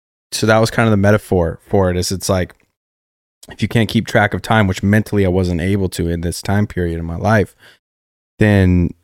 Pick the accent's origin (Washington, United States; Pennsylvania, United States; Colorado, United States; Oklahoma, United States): Colorado, United States; Colorado Springs; It's like that was an influence, and then obviously like growing up in Colorado Springs, and I had lived at these apartments that were by the university for a little bit.